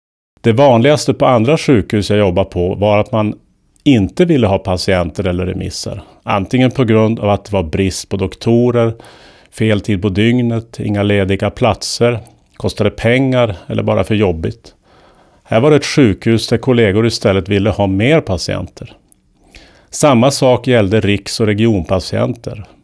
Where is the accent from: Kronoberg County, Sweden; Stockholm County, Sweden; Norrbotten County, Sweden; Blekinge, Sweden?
Norrbotten County, Sweden; Lovika; Jag är uppvuxen i norra Västerbotten med rötter i Tornedalen, i en liten by vid Tornälvens strand som heter Lovika.